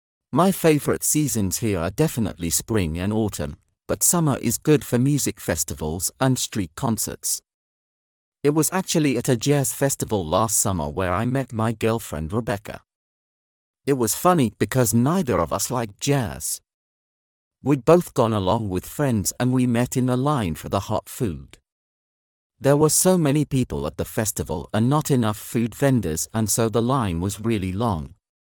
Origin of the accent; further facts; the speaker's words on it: Birmingham, West Midlands, United Kingdom; moved away as an adult; now in London, United Kingdom; and I live in London. I was actually born and raised in Birmingham, but I moved to London for university back in 2008, and I've never left.